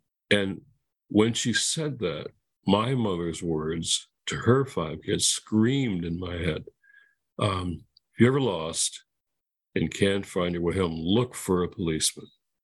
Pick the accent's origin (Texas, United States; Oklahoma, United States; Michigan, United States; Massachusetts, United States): Michigan, United States; Detroit; I was born and raised in Detroit.